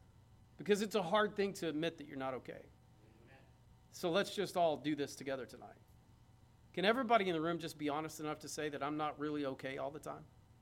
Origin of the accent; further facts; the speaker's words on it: United States; I am an American, but this isn't my home.